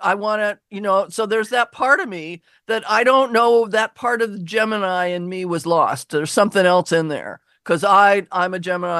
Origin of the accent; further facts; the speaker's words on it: Laurelhurst, Washington, United States; you know, I grew up in Laurelhurst right behind Husky Stadium, and you know, I was going to football games before I could talk, and so I do pay attention.